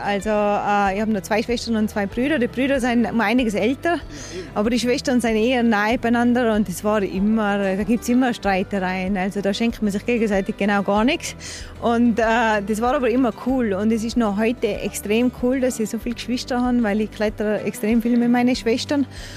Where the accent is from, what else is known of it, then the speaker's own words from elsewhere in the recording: Strengen, Tyrol, Austria; also born or lived in Bludenz; Eigentlich bin ich geboren in Bludenz, im Vorarlberg, aber ich bin keine Vorarlbergerin, ich bin Tirolerin. Meine Mutter ist nur schnell auf Bludenz, hat mich auf die Welt gebracht und ist wieder retour gefahren. Und Strengen ist ein Bergdorf im Stanzertal.